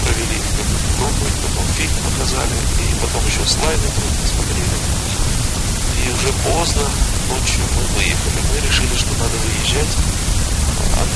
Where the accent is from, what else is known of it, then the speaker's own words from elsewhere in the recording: Blagoveshchensk, Amur Oblast, Russia; Вообще Благовещенск это мой родной город.